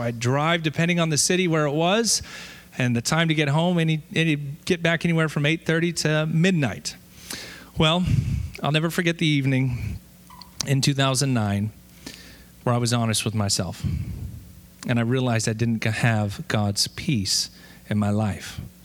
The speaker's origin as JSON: {"language": "English", "country": "Japan", "tie": "born or raised there", "said": "I grew up in Japan as a missionary kid"}